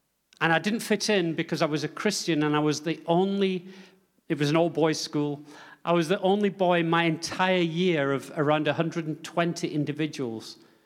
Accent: England, United Kingdom; Maybe it's because I'm English.

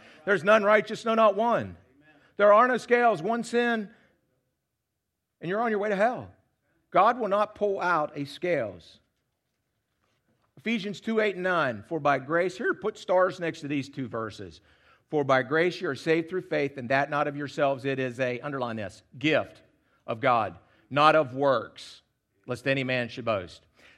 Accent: Huntsville, Alabama, United States; Now, you realize I'm from Huntsville, Alabama, which is due west of here.

